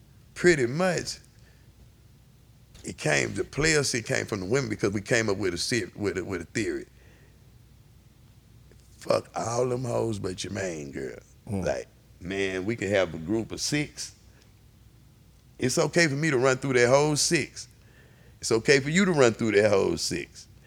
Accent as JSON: {"language": "English", "town": "Houston", "region": "Texas", "country": "United States", "said": "We go to Screw House, and now I'm from Third Ward, and you know, it was real segregated back then."}